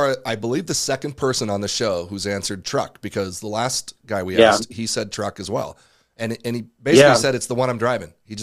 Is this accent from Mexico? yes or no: yes; Mexico; I kind of missed that originally growing up in Mexico.